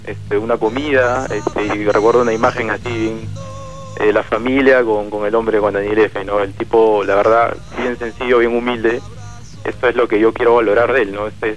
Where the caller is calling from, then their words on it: San Juan de Lurigancho, Lima, Peru; llamo de San Juan de Urigancho.